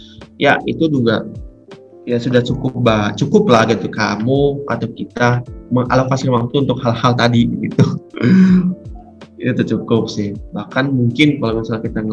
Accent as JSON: {"language": "Indonesian", "region": "Lampung", "country": "Indonesia", "said": "karena aku juga kan dari Sumatera, dari Lampung ya"}